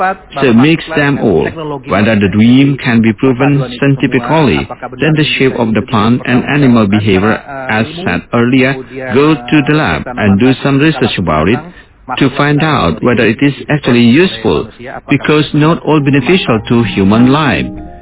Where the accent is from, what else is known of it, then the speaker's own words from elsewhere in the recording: East Nusa Tenggara, Indonesia; it has not entered my hometown in Flores yet.